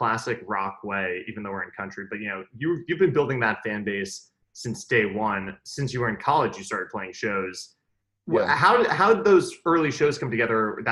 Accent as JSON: {"language": "English", "region": "New York", "country": "United States", "tie": "born or raised there", "lives_now": "Nashville, United States", "said": "I grew up in New York, so I grew up riding the subway."}